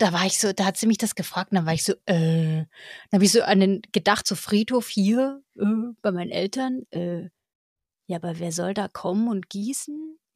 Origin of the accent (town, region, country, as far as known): Germany